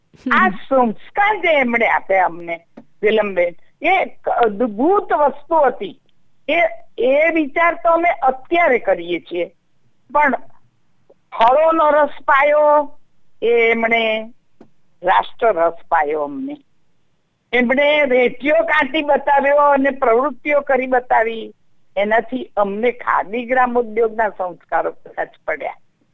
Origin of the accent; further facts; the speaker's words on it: Bardoli, Gujarat, India; મારું બાળપણ અહીંયા બારડોલી સ્વરાજ આશ્રમમાં